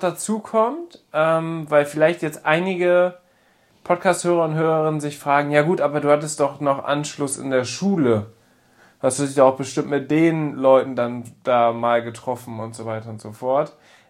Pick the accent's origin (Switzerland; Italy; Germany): Germany; Papenburg, Lower Saxony; ich komme gebürtig aus Papenburg, bin da aufgewachsen, habe auch meine Ausbildung da gemacht, bin in die Berufsschule gegangen, die auch in Papenburg ist